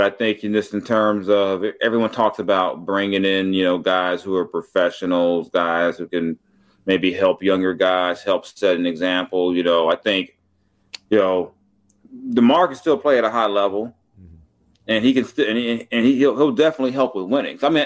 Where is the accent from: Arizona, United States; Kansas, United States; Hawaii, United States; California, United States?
California, United States; I grew up in Southern California.